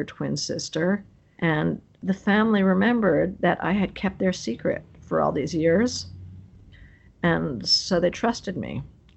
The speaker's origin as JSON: {"language": "English", "country": "United States", "said": "And okay, I'm American, but do I owe the American family more than I owe the Chinese family?"}